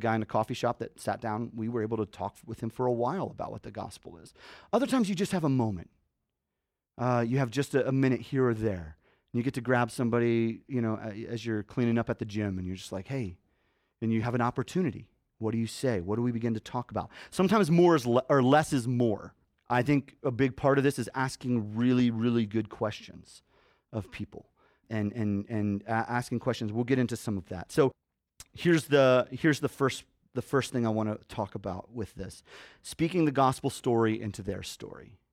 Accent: Canada; I grew up in Canada as a kid on the mission field up there

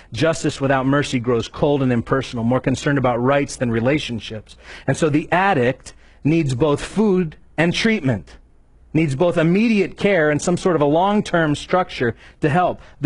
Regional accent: Erie, Pennsylvania, United States; I come from Erie, Pennsylvania. I told you that. And snowy place in the winter.

